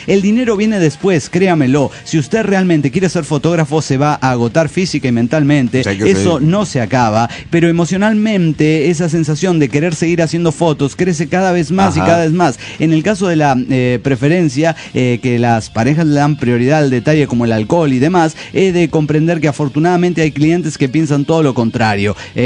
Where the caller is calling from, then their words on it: Zapopan, Jalisco, Mexico; de Zapopan, México.